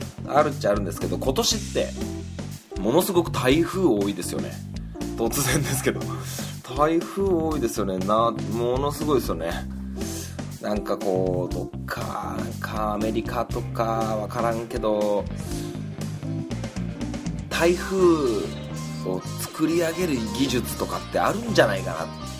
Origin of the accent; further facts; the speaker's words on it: Niigata, Japan; この間僕の地元新潟県の